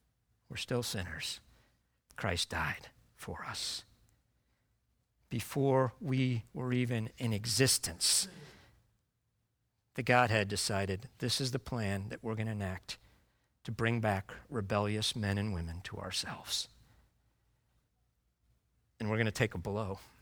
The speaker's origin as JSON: {"language": "English", "region": "the North", "country": "United States", "tie": "born or raised there", "said": "I grew up in the North. Southern gardening and Southern lawn care is just, it's a whole different thing, right?"}